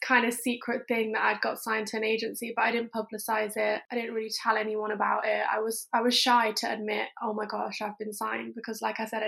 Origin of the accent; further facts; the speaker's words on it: Coventry, West Midlands, United Kingdom; And also I'm from Coventry